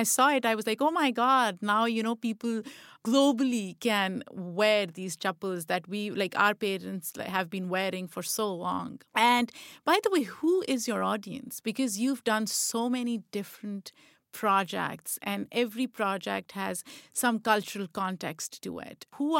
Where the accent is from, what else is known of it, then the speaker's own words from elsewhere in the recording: Lahore, Punjab, Pakistan; when I was growing up in Pakistan, the only few places I would be in was one was Lahore, where I grew up. And then every summer and winter, we would go back to our village to celebrate Eid and stuff.